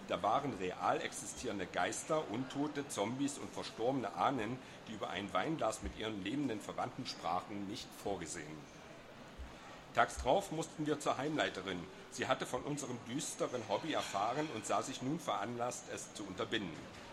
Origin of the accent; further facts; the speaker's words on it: Magdeburg, Saxony-Anhalt, Germany; Und ich komme ja aus Magdeburg und bei uns lauten die Sprüche noch ein bisschen anders.